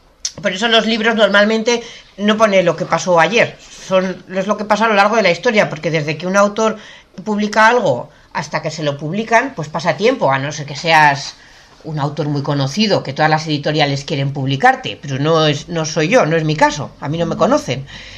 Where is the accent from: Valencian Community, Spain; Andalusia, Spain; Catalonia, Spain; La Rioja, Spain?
La Rioja, Spain; Logroño; now in Madrid, Spain; yo soy riojana, yo soy de Logroño, pero ahora llevo 3 años viviendo en Madrid.